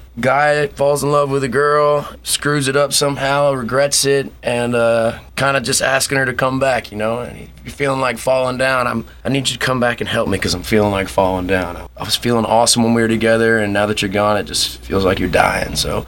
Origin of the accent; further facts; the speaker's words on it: Gulf Coast, United States; now in Tennessee, United States; I grew up on the Gulf Coast, so I'm having to get used to the waterways and the lakes and rivers we got up there.